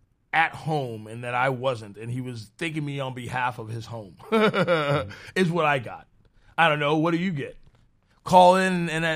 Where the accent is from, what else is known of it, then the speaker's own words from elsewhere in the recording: Norfolk, Minnesota, United States; I'm 47, so what I thought was old when I was young, growing up in Norfolk, Minnesota